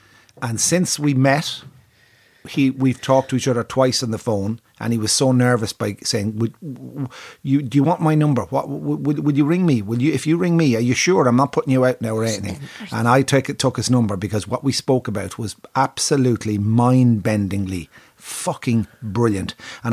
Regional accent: Kildare, Ireland; born there; I said, I was born in Brer, just from the Curragh.

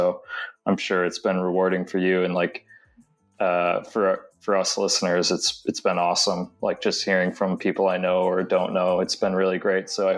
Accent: Wisconsin, United States; I'm from Wisconsin originally, actually, but I've been down here for the last 6 years.

